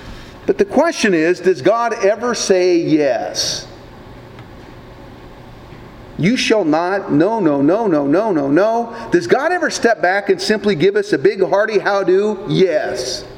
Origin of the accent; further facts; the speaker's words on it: Newman Grove, Nebraska, United States; I remember growing up in Newman Grove, Nebraska, and I remember they had a dime store in town.